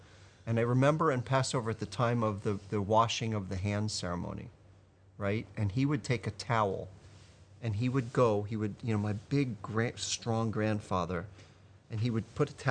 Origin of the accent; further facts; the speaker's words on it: New Jersey, United States; I grew up in New Jersey, but we would go to Brooklyn to my aunt's house